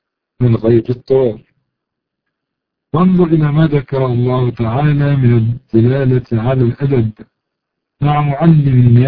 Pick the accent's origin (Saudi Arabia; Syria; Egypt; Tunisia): Egypt; لكن عندنا مثلا في مصر أن تقول يا شيخ فلان هذا أمر لا شيء فيه